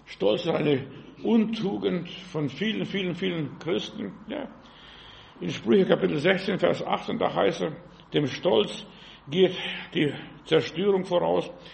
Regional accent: Heilbronn, Baden-Württemberg, Germany; Ich habe das mal miterlebt bei uns in Heilbronn.

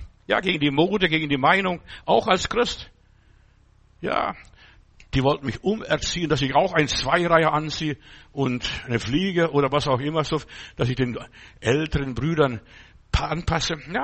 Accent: Bavaria, Germany; now in Berlin, Germany; Dann bin ich da, wo ich herkomme, aus Bayerischen Wald

